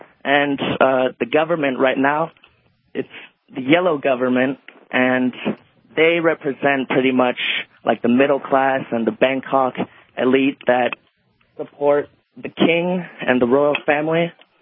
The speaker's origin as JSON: {"language": "English", "region": "California", "country": "United States", "tie": "born or raised there", "moved": "yes", "lives_now": "Thailand", "said": "I'm half Thai, and I grew up in California, and I've been living in Thailand for the last 6 years."}